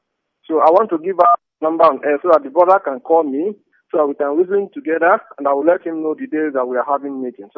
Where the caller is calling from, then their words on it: Malaysia; I'm calling from Malaysia